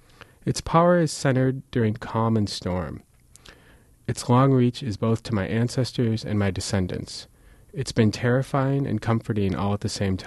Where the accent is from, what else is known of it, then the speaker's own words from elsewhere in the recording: Wauwatosa, Wisconsin, United States; Yeah, I grew up in Wauwatosa, so in the suburbs, really close to Lake Michigan physically.